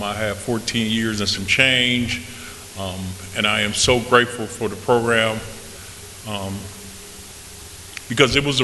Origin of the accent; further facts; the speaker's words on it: Racine, Wisconsin, United States; also born or lived in Milwaukee; I'm actually what people down here call a Yankee. I'm from Wisconsin, Milwaukee, Wisconsin, Racine, Wisconsin. Born and raised up there. Parents came from Mississippi.